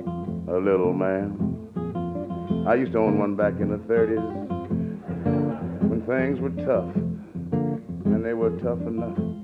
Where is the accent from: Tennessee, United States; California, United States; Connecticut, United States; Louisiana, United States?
California, United States; also born or lived in New York City; And I'm not a New Yorker anymore. I'm a country boy from California.